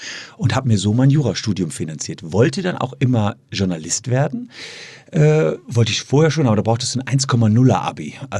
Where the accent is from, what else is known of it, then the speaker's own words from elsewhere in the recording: Gevelsberg, North Rhine-Westphalia, Germany; in Gevelsberg, meine Heimatstadt